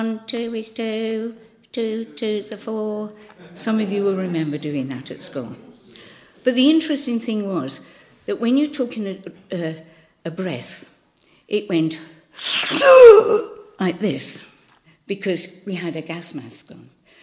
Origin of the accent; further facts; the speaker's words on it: Birmingham, West Midlands, United Kingdom; I was born in Aston, Birmingham. Aston was a part of Birmingham that was the slum area.